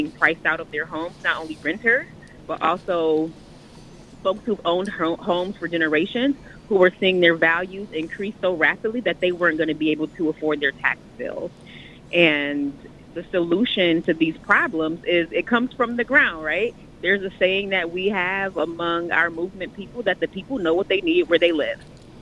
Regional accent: Buffalo, New York, United States; I am definitely a product of East Buffalo. I grew up on William and Jefferson, not very far from where this tragedy happened. I also lived in the Fruit Belt neighborhood

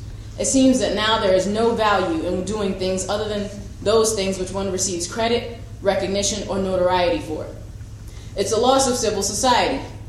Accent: New York City, New York, United States; now in Vermont, United States; I'm a 3L. I'm from New York City, and I'm back in Vermont, which is another speech entirely.

